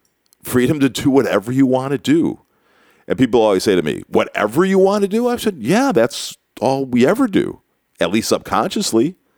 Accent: Morton Grove, Illinois, United States; Well, I grew up in Morton Grove.

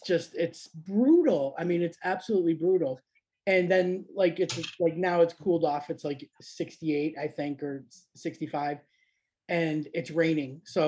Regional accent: New York, United States; And I'm like, man, we grew up in New York.

